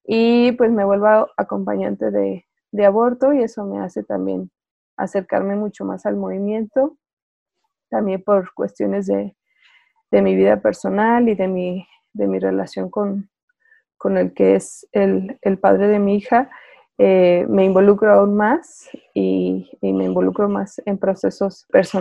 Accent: Aguascalientes, Mexico; Pues yo soy originaria de Aguascalientes

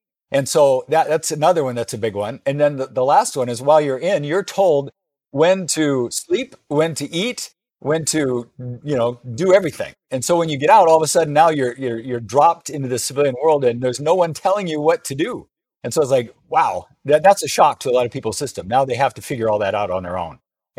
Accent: Wayne, Nebraska, United States; I went in the Navy when I was 17, born and raised in Wayne, Nebraska.

